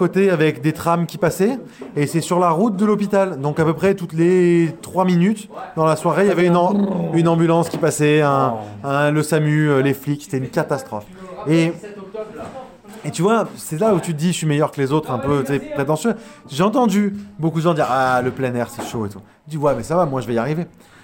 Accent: Turkey; Mais n'oubliez pas que je suis turc.

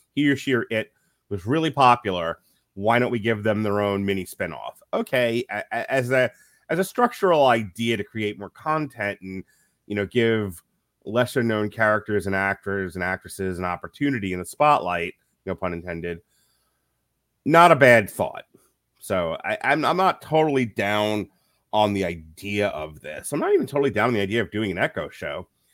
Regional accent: New York, United States; I'm originally from New York.

